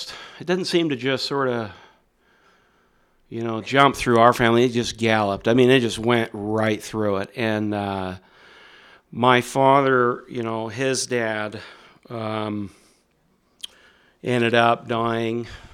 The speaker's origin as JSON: {"language": "English", "town": "Ottawa", "region": "Ontario", "country": "Canada", "tie": "born or raised there", "said": "I grew up in Ottawa, so you'll hear this really weird accent coming out of this boy here. You're going to hear a little bit of the Midwest, and you're going to hear some Canadian Fargo-esque mixture. And it's because my parents are both Americans. They lived in the Midwest."}